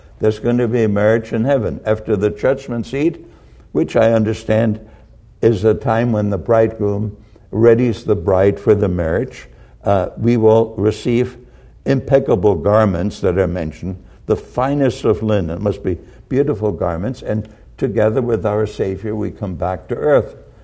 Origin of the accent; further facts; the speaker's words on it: Springfield, Massachusetts, United States; We grew up together in Springfield, Massachusetts, when I came to the United States.